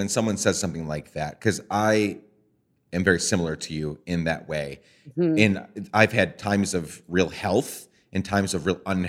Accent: Guatemala; One was growing up in Guatemala

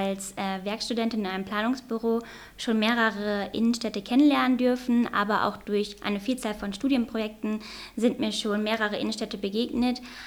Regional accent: North Rhine-Westphalia, Germany; now in Menden, Germany; das kenne ich so aus meiner Heimat im Münsterland gar nicht

